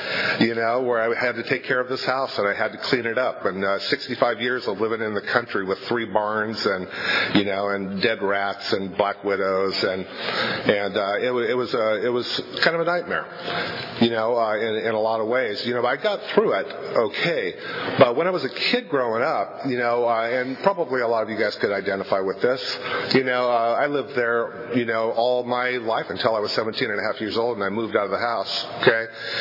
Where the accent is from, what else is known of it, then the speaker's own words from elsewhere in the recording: Fresno, California, United States; Well, I grew up in Fresno, and I'm Italian, Catholic, grew up in a house out in, you know, about 3 miles west of Rodney Park, exactly, actually.